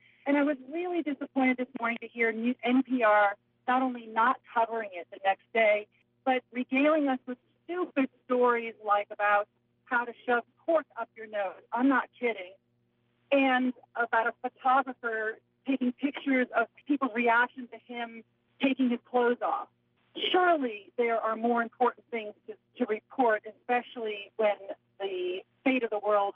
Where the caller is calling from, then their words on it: Saratoga Springs, New York, United States; I'm calling from Saratoga Springs, New York.